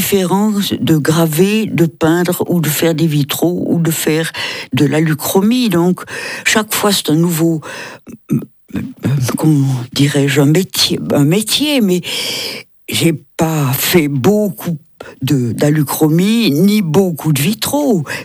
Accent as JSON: {"language": "French", "town": "Cortaillod", "region": "Neuchâtel", "country": "Switzerland", "said": "je viens de Courtaillot"}